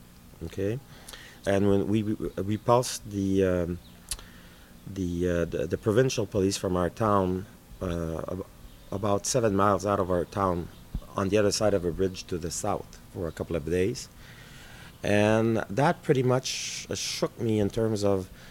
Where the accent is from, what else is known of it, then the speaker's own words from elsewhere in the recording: Rouyn-Noranda, Quebec, Canada; also born or lived in Kirkland Lake; And then when I came back to my Rouyn Noranda, which had become by then my hometown, because we moved from Kirkland Lake to Noranda, which is 54 miles from Ontario to Quebec.